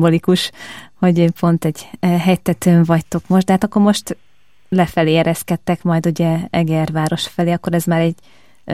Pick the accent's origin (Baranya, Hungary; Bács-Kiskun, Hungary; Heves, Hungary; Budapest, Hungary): Heves, Hungary; Eger; born there; szívem megmelegszik, ugye, mert én egri születésű vagyok